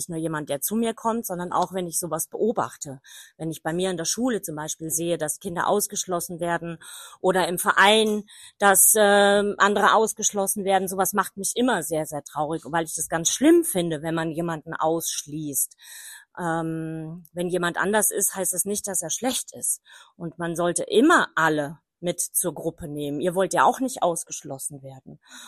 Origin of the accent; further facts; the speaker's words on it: Erlenbach am Main, Bavaria, Germany; Ich komme aus Erlenbach, Erlenbach am Main, also nicht weit von euch.